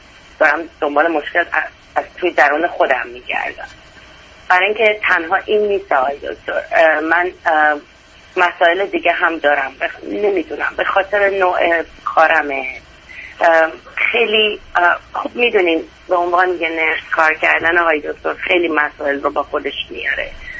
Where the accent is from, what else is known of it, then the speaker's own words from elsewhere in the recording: Iran; من ماها که توی ایران بزرگ شدیم، جنگ دیدیم، انقلاب دیدیم، من 9 سالم بوده انقلاب شده، بعدش جنگ دیدم